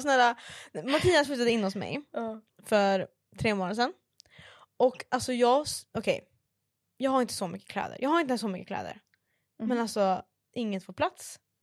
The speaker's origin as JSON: {"language": "Swedish", "town": "Umeå", "region": "Västerbotten County", "country": "Sweden", "lives_now": "Stockholm, Sweden", "said": "Alltså jag har grejer hemma i Umeå. Alltså jag är från Norrland."}